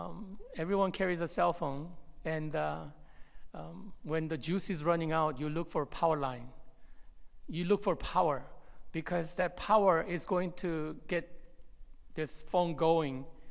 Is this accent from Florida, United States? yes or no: no; Monterey, California, United States; I grew up in Monterey, and in Monterey there's a naval postgraduate school.